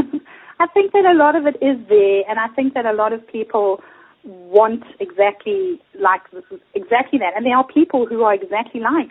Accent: South Africa; even though I came from South Africa.

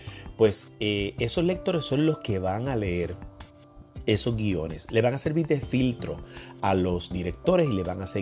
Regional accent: Puerto Rico; now in Los Angeles, United States; Esa es una de las cosas que vi de aquí de Los Ángeles. Cuando llegué, a diferencia de Puerto Rico, con muchas ocasiones nosotros podemos aceptar proyectos

